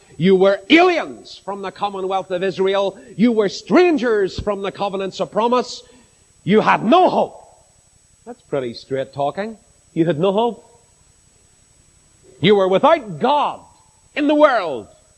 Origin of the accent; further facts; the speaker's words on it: Belfast, Northern Ireland, United Kingdom; Where are you from? Belfast. Just wait there.